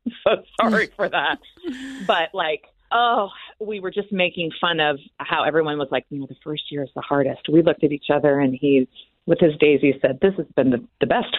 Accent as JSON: {"language": "English", "town": "Lincoln", "region": "Nebraska", "country": "United States", "tie": "born or raised there", "said": "I was raised in Lincoln, Nebraska, came out to college at Brigham Young University, like many people do."}